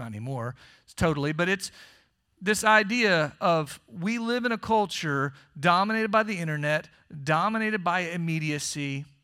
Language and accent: English; Florida, United States; even as an Episcopalian kid growing up in South Florida